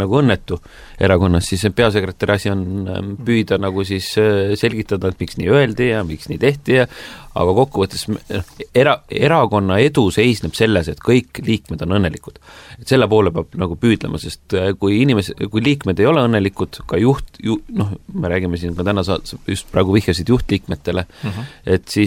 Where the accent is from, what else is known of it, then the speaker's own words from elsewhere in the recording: Saare County, Estonia; Mina olen saarlane, mina olen siin sündinud, ma olen siin ka oma esimesed eluaastad, mida võib nagu ka pikendada veel üles kasvanud. Ma jään saarlaseks, see saare identiteet on võimas.